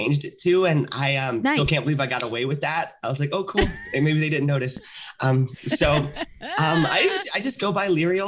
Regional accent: the South, United States; because I grew up in the South.

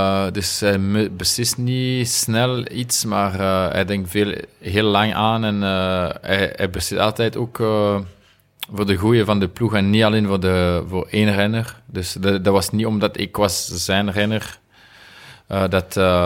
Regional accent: Wallonia, Belgium; Omdat ik ben van Remouchon en de rivier Amblève noemt ze. Is daar.

